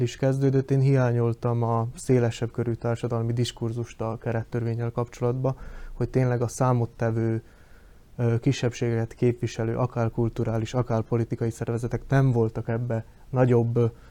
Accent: Slovakia; a életünknek, mint felvidéki magyaroknak, itt a Szlovákiában, felvidéken.

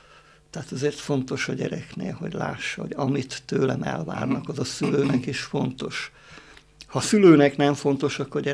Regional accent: Szentes, Csongrád-Csanád, Hungary; Én akkor Magyarországról származom, ugye Szentes Csongrád megye, nem messze Szegedtől.

